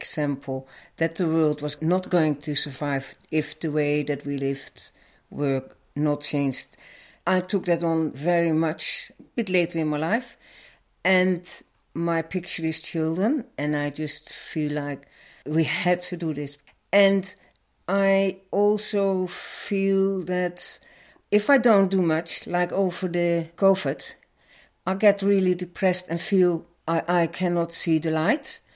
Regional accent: Netherlands; English is a second language; I come from the Netherlands, as you hear my accent.

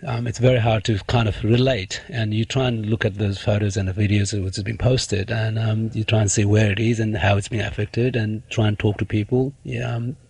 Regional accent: Bhaktapur, Bagmati, Nepal; Yes, I am from Bhaktapur, yeah. That's a part of Kathmandu.

